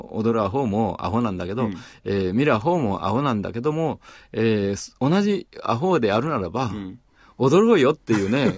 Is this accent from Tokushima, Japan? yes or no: yes; Tokushima, Japan; まず小さいとこから徳島育ちでね、